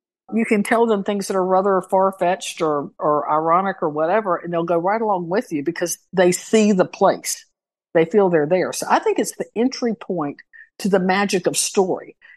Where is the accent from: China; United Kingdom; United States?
United States; the South; So, you know, as a Southerner, I'm kind of like, okay, but what part of the South are you talking about?